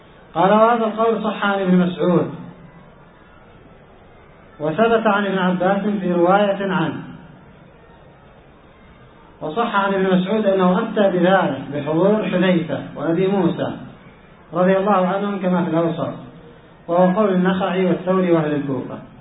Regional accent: Yemen; أما عندنا في اليمن فالشافعي مذهب الشافعي

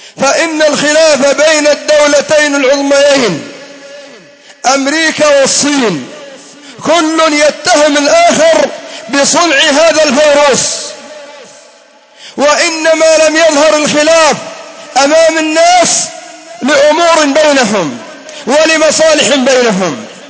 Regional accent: Yemen; وأما الحال عندنا في اليمن لما كان الأمن ضعيفا والسواحل مفتوحة

